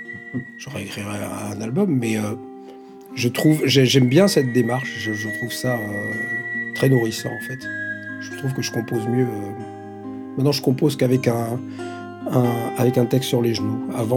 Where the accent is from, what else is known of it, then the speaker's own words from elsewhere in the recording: Italy; Mes origines, elles sont... j'ai grandi en Italie, puis après j'étais mis en pension.